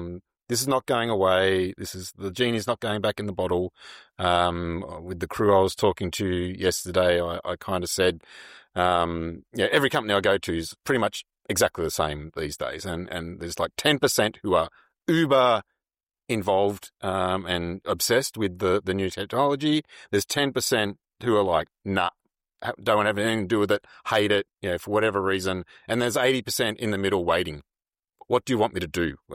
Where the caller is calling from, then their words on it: Melbourne, Victoria, Australia; Well, I'm down in Melbourne, so raining at the moment